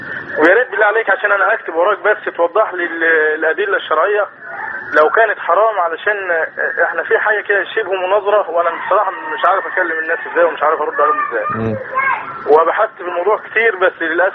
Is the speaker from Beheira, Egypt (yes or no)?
yes; Beheira, Egypt; انا البحيرة شيخ